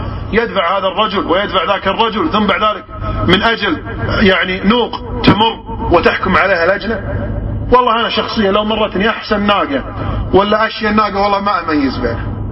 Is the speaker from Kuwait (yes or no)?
yes; Kuwait; بعض القبائل التي عملت يعني المزاين عندنا في الكويت